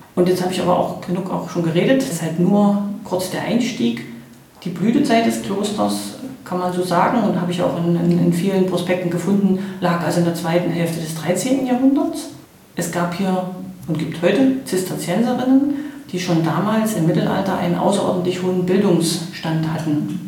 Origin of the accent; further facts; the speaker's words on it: Halle, Saxony-Anhalt, Germany; in meiner Heimatstadt Halle